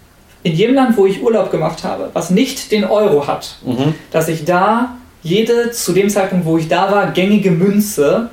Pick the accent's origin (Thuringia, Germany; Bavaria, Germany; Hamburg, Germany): Hamburg, Germany; Ich als Hamburger finde natürlich gut, dass Hamburg ein eigener Bundesstaat, hätte ich fast gesagt, ein eigenes Bundesland.